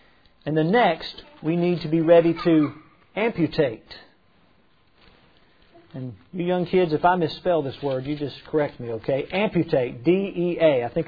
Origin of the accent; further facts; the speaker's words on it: the South, United States; I grew up in the South and born there and raised there.